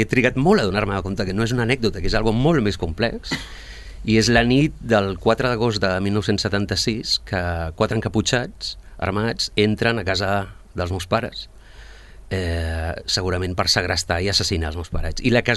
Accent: Argentina; jo sóc argentí i aviso que salto del castellà al català, encara que no tingui accent, i vaig saltant

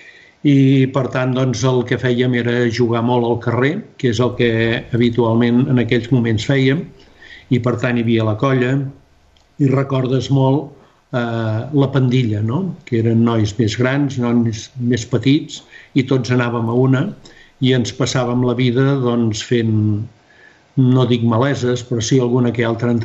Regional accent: Sabadell, Catalonia, Spain; vaig néixer aquí a Sabadell, molt a prop d'on estic vivint. Creueltenc, diguem-ne, anava a dir de tota la vida, però no és cert perquè he donat bastantes voltes. Però vaig començar i he tornat al Born.

